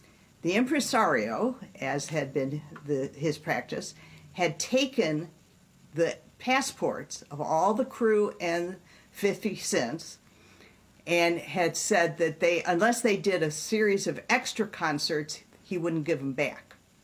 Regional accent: Detroit, Michigan, United States; I grew up in Detroit.

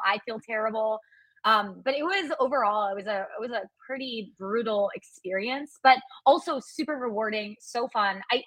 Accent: Wisconsin, United States; born or raised there

